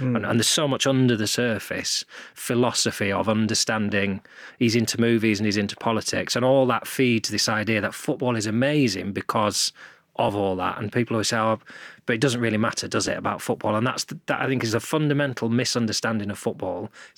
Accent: Morecambe, North West England, United Kingdom; So when I grew up in Morecambe, Morecambe was thriving.

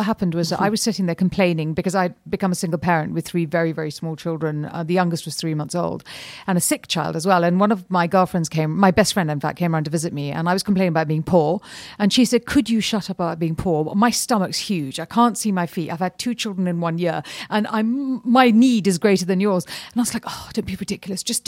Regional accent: India; And I'd say, yeah, I'm Indian.

